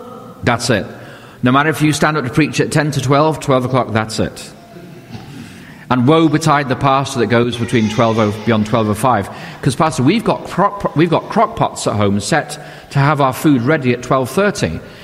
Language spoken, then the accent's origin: English; United Kingdom; And I was raised in Britain in Jamaican churches where you wouldn't stand up to preach till 1 o'clock.